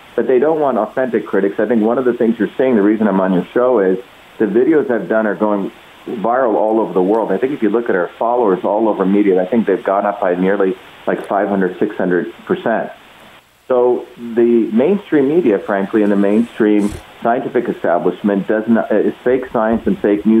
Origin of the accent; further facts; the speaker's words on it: India; You know, I grew up in the Indian caste system.